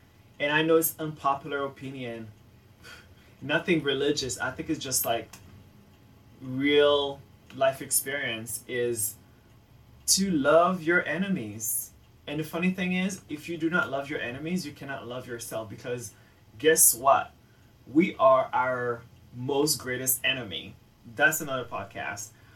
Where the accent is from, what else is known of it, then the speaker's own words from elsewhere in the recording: United States; first language English; being raised in the United States, I learned to speak English. So I tend to tell people, or the truth is, my first language, fluent language, is English